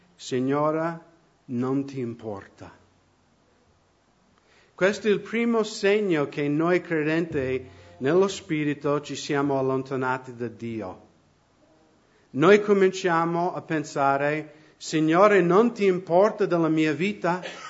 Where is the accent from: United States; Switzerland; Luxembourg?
United States; E noi nell'Occidente, specialmente nel mio paese, Stati Uniti, stiamo diventando la generazione che non vuole prendere le proprie responsabilità.